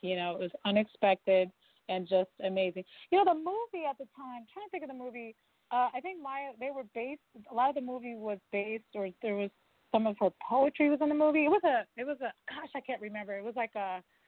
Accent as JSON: {"language": "English", "town": "Detroit", "region": "Michigan", "country": "United States", "said": "I'm from Detroit, so a lot of the music that I write and record is also in the house music world and electronic world as well."}